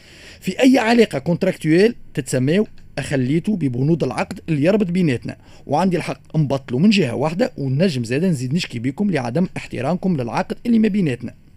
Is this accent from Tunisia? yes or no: yes; Tunisia; انا كمواطن تونسي الدوله متاعي ولات تضر فيا